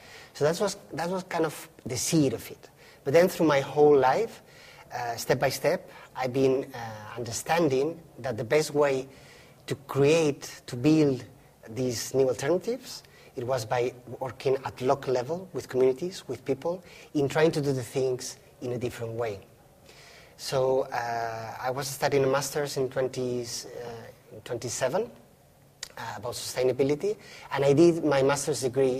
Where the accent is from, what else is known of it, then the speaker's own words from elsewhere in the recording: Mallorca, Balearic Islands, Spain; I grew up in Mallorca, a beautiful island, but it was totally dependent on tourism, and tourism was destroying the island.